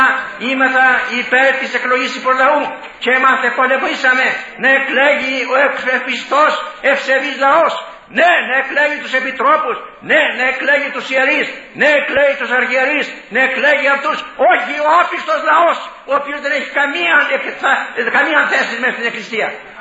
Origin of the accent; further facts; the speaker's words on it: Greece; Εφτάσαμε κι εμείς σε αυτήν κατάσταση να πούμε: «Ντρεπόμεθα γιατί είμαι Έλληνες!»